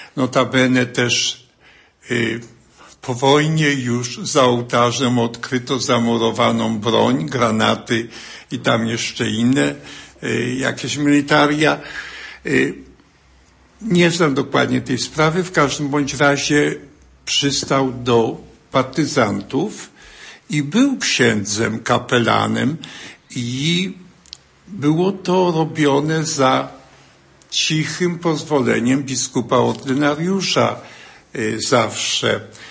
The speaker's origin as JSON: {"language": "Polish", "town": "Ruski Bród", "region": "Masovian Voivodeship", "country": "Poland", "said": "Pochodzę z parafii Ruski Brud"}